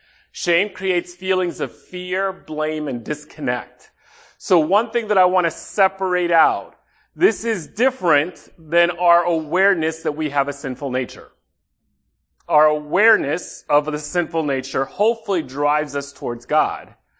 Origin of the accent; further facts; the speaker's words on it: Manhattan, New York, United States; I grew up in Manhattan. In Manhattan, we jaywalk like crazy. I don't know anyone in Manhattan who doesn't jaywalk.